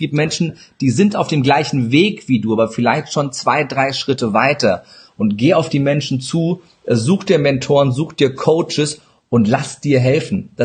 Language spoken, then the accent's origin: German; Turkey; German is a second language; Ich sage auch immer, ich bin Türke. Ich darf mich versprechen.